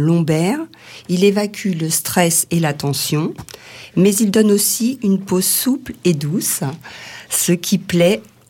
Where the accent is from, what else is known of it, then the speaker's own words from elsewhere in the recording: Normandy, France; Je suis originaire de Normandie, où je travaillais dans notre maison familiale